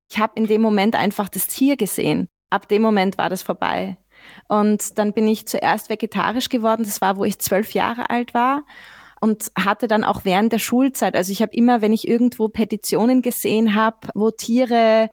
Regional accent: Nuremberg, Bavaria, Germany; Und ich bin auch aufgewachsen in einer Umgebung. Ich komme ursprünglich aus Franken, aus Deutschland, aus Nürnberg. Und da bin ich aufgewachsen mit Fleisch.

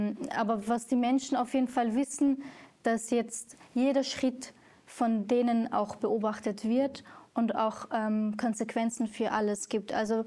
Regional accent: Syria; ich bin selber aus Syrien, obwohl ich aus einer anderen Minderheit komme. Also bin ursprünglich Kurdin, aber ich, dadurch, dass ich die syrische Staatsbürgerschaft habe, bezeichne ich mich schon als Syrerin.

